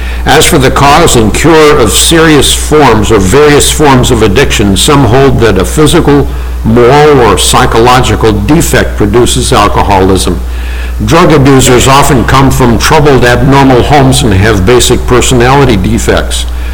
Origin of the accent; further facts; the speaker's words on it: Nigeria; the type of vipers we had when I was growing up in Nigeria, West Africa